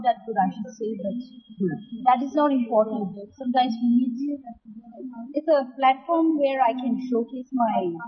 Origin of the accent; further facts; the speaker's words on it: India; even though we are from India, still we have very different cultures.